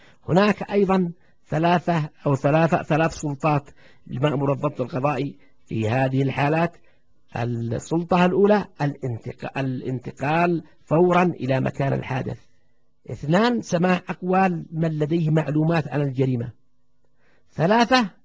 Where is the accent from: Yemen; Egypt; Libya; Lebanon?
Yemen; أو كما يصيح العامة عندنا في اليمن عندما يصيحوا حرامي حرامي